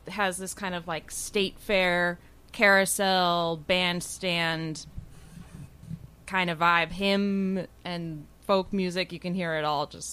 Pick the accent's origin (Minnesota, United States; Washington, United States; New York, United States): New York, United States; Germantown; I'm from Germantown. I live in the city, but I am from Germantown. I will remind people all the time. Very proud to be from Germantown.